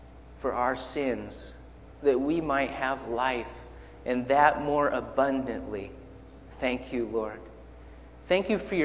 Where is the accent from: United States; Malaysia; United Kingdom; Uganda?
Uganda; I'm a missionary from Uganda.